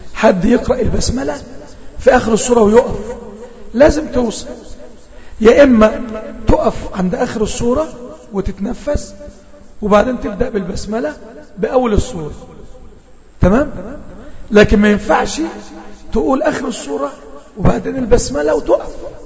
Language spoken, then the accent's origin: Arabic; Egypt; حرف الذال الصغير مش عاوزين ننطقه زي ما بننطقه عندنا في مصر. احنا بننطقه غلط لازم نطلع لساننا.